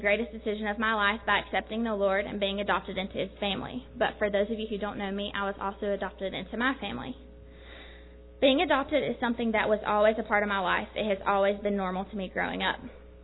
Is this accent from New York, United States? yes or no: no; North Carolina, United States; also born or lived in Birmingham, Alabama, United States; My parents and I moved here in 2007 from Birmingham, Alabama, but North Carolina is always a place I will consider home. I made lifelong friends here, graduated high school, attended college